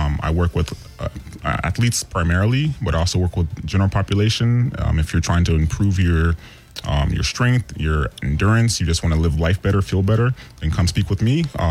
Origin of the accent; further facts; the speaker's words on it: Orlando, Florida, United States; Oh, my game is going to be the Columbus Crew hosting the Orlando City, my hometown.